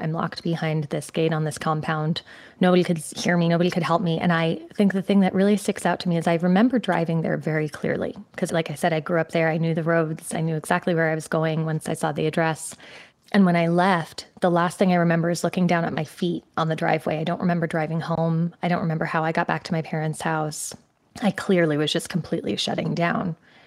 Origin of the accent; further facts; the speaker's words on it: Connecticut, United States; So I grew up in Connecticut. So I went to my parents' house in Connecticut and I was preparing for the interview.